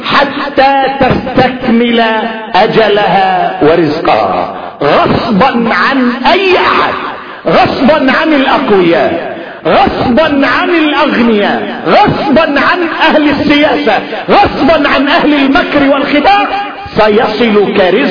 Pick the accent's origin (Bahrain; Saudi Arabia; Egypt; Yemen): Yemen; عندنا في اليمن مثلا 1,500,000 موظف